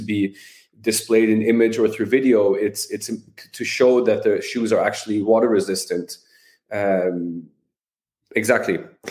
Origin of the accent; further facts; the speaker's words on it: Sweden; English is a second language; Yeah, I mean, the designs, I'm from Sweden. We like it fairly, you know, minimalistic, simple.